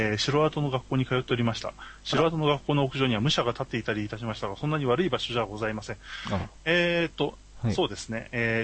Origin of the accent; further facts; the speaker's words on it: Chigasaki, Kanagawa, Japan; now in Sagamihara, Japan; 私、茅ヶ崎出身、茅ヶ崎出身で、今は相模原ですけど、はいはい、今は相模原なんで、ずいぶん内陸なんですけど、